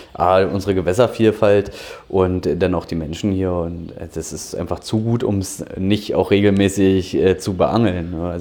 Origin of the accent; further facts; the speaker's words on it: Dranske, Mecklenburg-Vorpommern, Germany; also born or lived in Berlin; Aber ich bin ich bin in Berlin geboren, muss ich ehrlich zugeben, und war dann aber auch einige Jahre auf Rügen, bin da groß geworden, in Dranske, um genau zu sein.